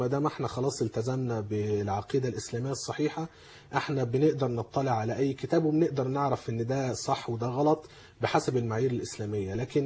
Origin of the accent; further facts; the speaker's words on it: Egypt; واحنا فعلا عندنا في مصر معاهد